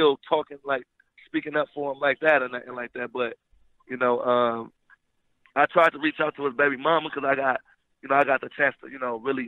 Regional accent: Los Angeles, California, United States; Well, I'm from Hoover, like in L.A.

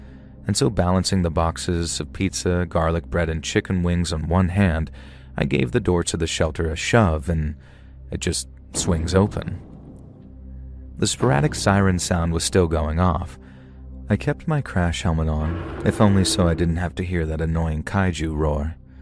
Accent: South West England, United Kingdom; I'm from Cornwall, in the very southwest of England

